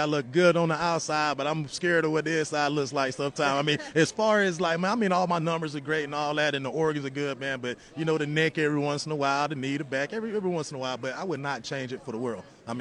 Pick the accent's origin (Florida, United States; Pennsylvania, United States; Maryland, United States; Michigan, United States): Florida, United States; born there; I was born here in Florida. Everything that happened great for me for football has happened right here in Florida.